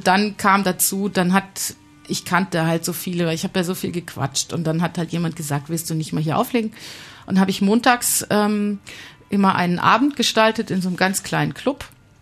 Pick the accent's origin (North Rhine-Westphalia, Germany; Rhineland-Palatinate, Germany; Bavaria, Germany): Bavaria, Germany; Munich; Also ich komme ja aus München